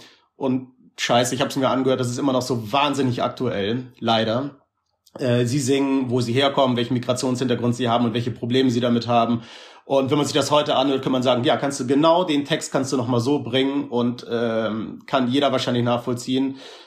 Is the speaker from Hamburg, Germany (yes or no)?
yes; Hamburg, Germany; Ich bin 90er Hip-Hop-Kind. Habe ich schon immer ich bin in Hamburg geboren und da groß geworden mit der ganzen … sowas groß geworden.